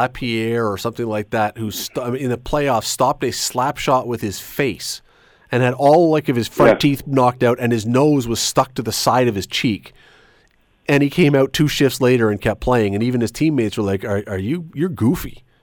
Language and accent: English; Canada; maybe it's just I'm brought up as a Canadian.